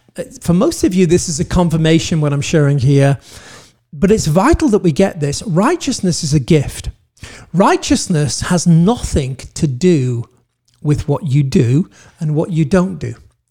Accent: United Kingdom; born there; I am British. I may feel British. I may not feel British. It has nothing to do with it. I was born British.

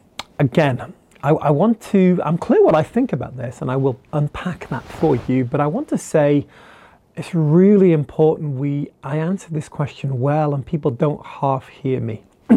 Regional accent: United Kingdom; now in United States; I'm originally a Brit. I'm now an American Brit. I'm an Anglo-Brit. And live here in America.

